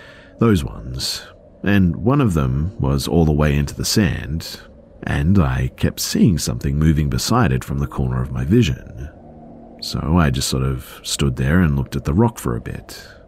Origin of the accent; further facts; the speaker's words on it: Madrid, Community of Madrid, Spain; So I am from Madrid, Spain. My family is from a small mountain city.